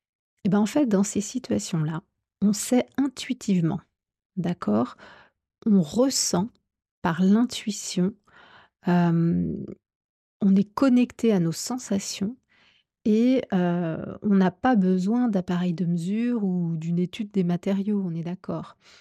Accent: France; moi, je vous parle en tant que Française

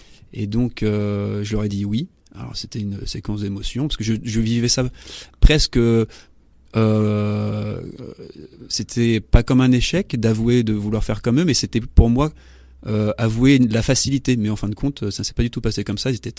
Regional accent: France; moved away as an adult; Il y en a une qui évoque beaucoup, qui évoque pour moi le moment où j'ai quitté la France, où j'ai quitté le berceau familial.

